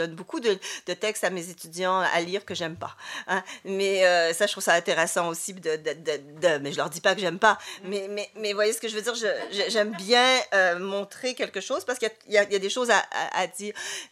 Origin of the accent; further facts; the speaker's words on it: Quebec, Canada; je pense que je suis du Québec et de l'Amérique du Nord.